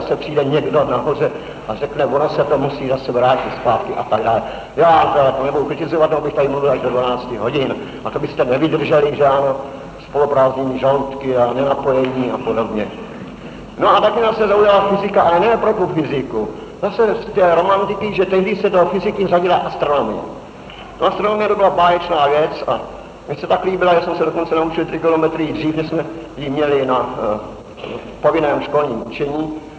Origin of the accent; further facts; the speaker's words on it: Prague, Czechia; já jsem se narodil a žil v Praze 7, což byla tehdy před první válkou taková víceméně proletářská končina, kde žili dělníci a malí úředníci